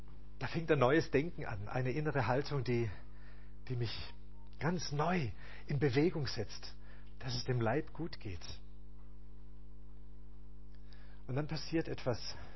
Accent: Stuttgart, Baden-Württemberg, Germany; Ich bin Schwabe, das wisst ihr. Aus dem Herzen Stuttgarter.

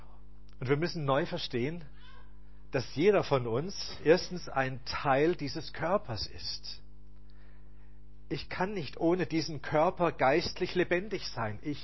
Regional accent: Stuttgart, Baden-Württemberg, Germany; Ich bin Schwabe, das wisst ihr. Aus dem Herzen Stuttgarter.

